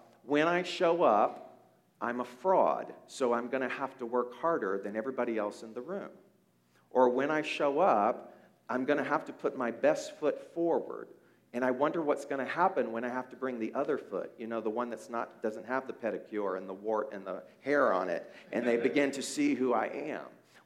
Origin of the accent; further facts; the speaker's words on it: Beaumont, Texas, United States; this little flat-top house where I was raised in Beaumont, Texas.